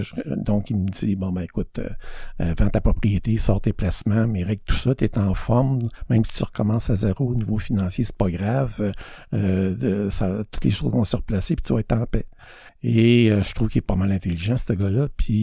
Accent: Quebec, Canada; now in Montreal, Canada; on a décidé de m'envoyer chez une des sœurs de ma mère à Montréal, alors que je viens des cantons de l'Est, pour aller continuer ma vie.

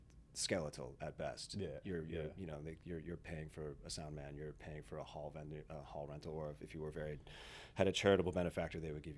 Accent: Chicago, Illinois, United States; I grew up in Chicago and I wouldn't say I grew up in a musical family

